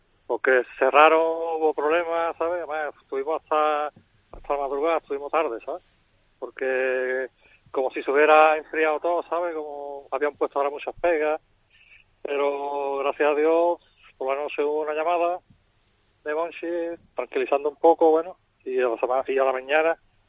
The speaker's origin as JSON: {"language": "Spanish", "town": "Cádiz", "region": "Andalusia", "country": "Spain", "said": "Yo soy de Cádiz, sí."}